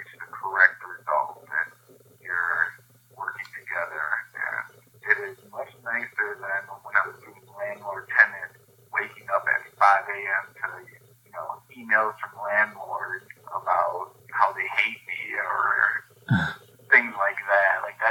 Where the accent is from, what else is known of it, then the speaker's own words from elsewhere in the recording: Milwaukee, Wisconsin, United States; I already have relationships with from going to law school in Milwaukee and growing up in Milwaukee.